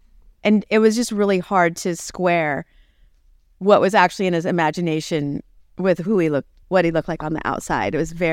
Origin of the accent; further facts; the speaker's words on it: Tulsa, Oklahoma, United States; I mean, I'm from Tulsa, you know, so she's like really wholesome